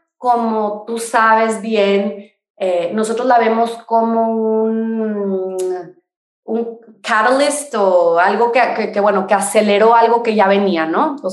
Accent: Mexico; y hablando más que nada como mexicana, pero sé que sabemos que es un tema mundial

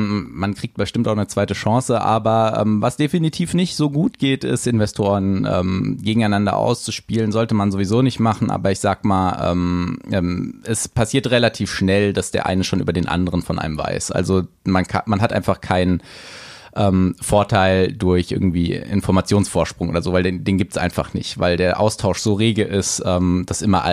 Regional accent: Frankfurt, Hesse, Germany; Ja, also ich bin Frankfurter zunächst mal, born and raised.

